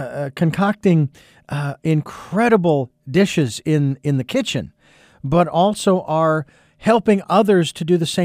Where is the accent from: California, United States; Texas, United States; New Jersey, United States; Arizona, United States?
Arizona, United States; Phoenix; born and raised in the Phoenix area, and started working.